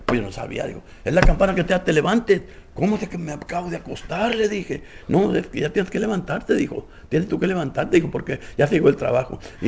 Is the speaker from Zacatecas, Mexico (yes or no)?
yes; Zacatecas, Mexico; now in Empalme, Mexico; el día 7 de febrero salí de mi tierra, llegué a Empalme, salí de Zacatecas y llegué a Empalme ese mismo mes